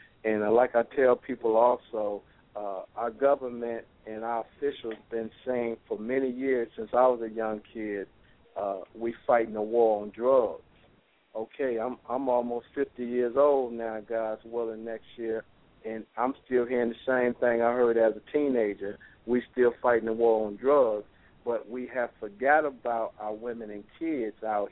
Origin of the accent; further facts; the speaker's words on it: Detroit, Michigan, United States; So I want to give a special thanks to Grand Slam Records out of my hometown, Detroit, for sending in toys all the way from Detroit, Michigan.